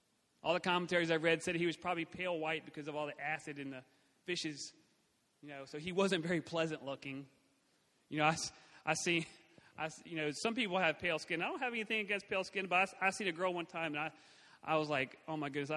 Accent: United States; But I'm American. I'm proud to be an American.

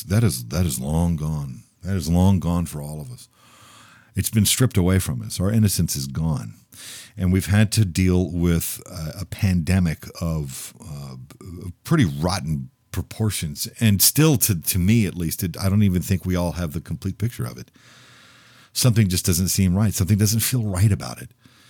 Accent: Texas, United States; When I was a kid growing up in Texas, we used to go to a place called Luby's Cafeteria.

